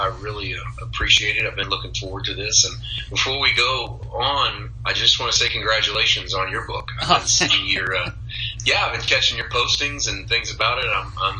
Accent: Poplar Bluff, Missouri, United States; became a pastor in 2004 in my hometown in Missouri, Poplar Bluff, Missouri.

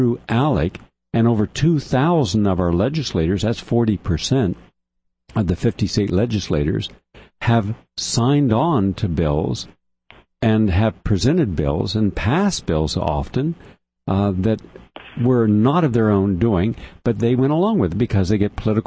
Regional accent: Appalachia, United States; as compared to where I grew up in Appalachia

